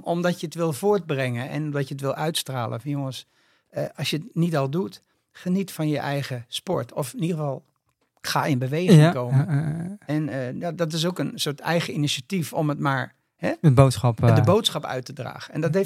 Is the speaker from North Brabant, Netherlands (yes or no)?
no; Texel, North Holland, Netherlands; Ik ben op de eiland waar ik ben geboren, daar was mijn vader zeilinstructeur.